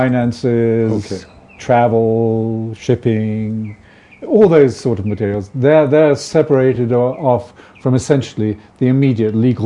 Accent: England, United Kingdom; From England.

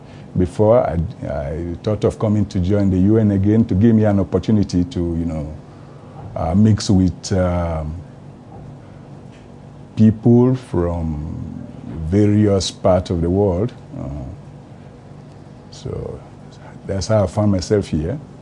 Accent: Nigeria; I'm a Nigerian.

